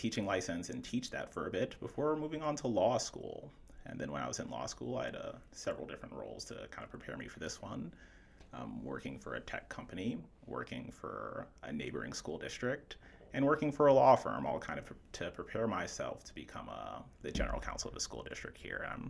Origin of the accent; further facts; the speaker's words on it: Milwaukee, Wisconsin, United States; I grew up in Milwaukee, came from a family of public school educators